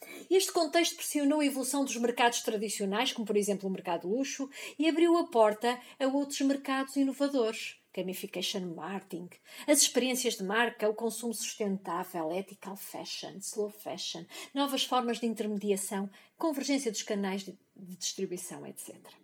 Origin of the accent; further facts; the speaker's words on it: Portugal; venho de Portugal, da Universidade de Aveiro